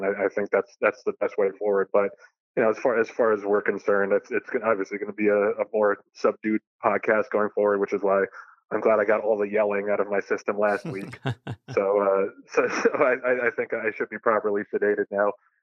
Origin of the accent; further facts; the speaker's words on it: New York, United States; You know, growing up in New York, obviously, it was a difficult thing